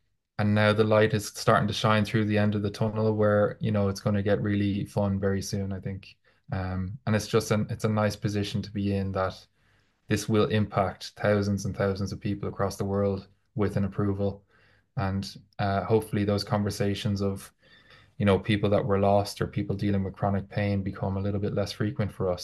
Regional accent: Dublin, Leinster, Ireland; I'm originally from Dublin, if that hasn't been obvious yet.

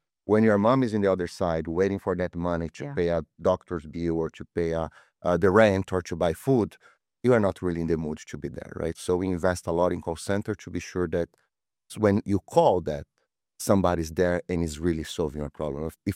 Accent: Brazil; now in United States; As you can see, based on my accent, I'm not from South Dakota. I'm Brazilian. I moved to US 10 years ago.

